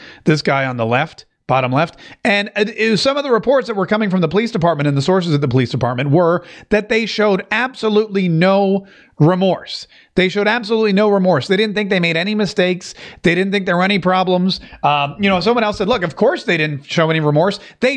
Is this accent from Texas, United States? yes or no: no; North Carolina, United States; Growing up in the South, I grew up in North Carolina